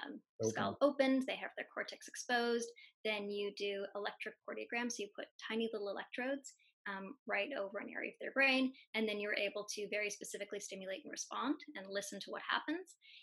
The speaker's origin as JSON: {"language": "English", "country": "Canada", "tie": "born or raised there", "said": "So both Michael and I grew up in Canada"}